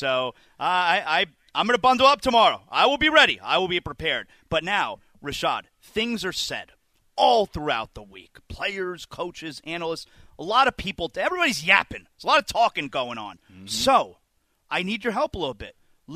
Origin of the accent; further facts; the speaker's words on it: Florida, United States; I'm from South Florida. I live in Miami, you know.